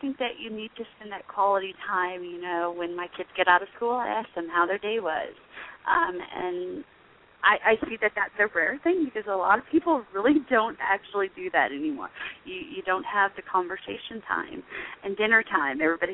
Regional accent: Illinois, United States; I'm from Illinois, too. And a lot of what you said just kind of reminded me of home.

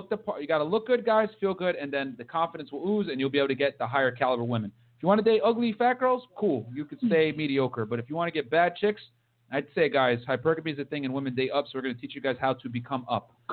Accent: Connecticut, United States; No, I grew up in Connecticut.

